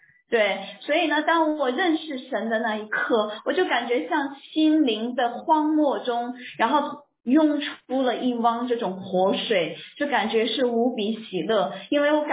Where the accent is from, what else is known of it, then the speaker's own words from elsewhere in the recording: China; 其实我是在中国长大的，中国内地长大